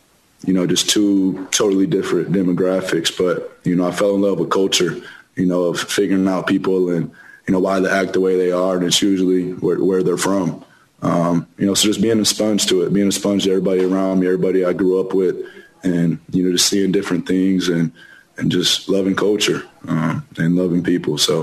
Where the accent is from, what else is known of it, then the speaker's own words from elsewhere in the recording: Grand Rapids, Michigan, United States; also born or lived in Moss Point, Mississippi; growing up in Grand Rapids, Michigan, and then moving to Moss Point, Mississippi.